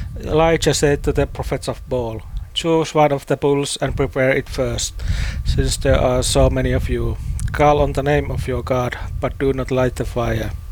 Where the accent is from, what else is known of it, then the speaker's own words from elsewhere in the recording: Finland; English is a second language; I answered that I am from Finland.